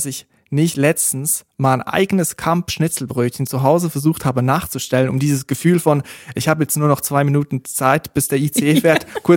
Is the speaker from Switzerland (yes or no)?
yes; Switzerland; dort, wo ich herkomme aus der Schweiz, eigentlich überall in der Schweiz, gibt es so kleine Regionalsender, die privat geführt sind.